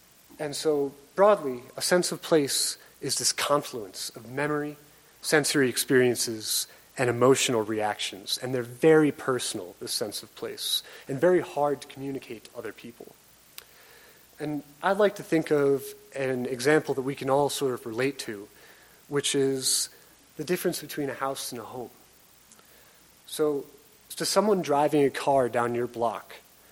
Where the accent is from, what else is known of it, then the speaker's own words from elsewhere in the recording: New York, United States; now in Kansas, United States; I grew up in New York. I thought I was going west when I moved to Kansas.